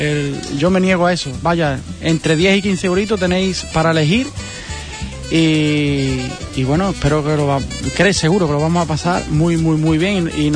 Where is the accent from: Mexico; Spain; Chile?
Spain; Castillejo; yo soy de Castillejo, que estamos a 20 o 30 kilómetros de Portugal y tenemos muchas palabras del portugués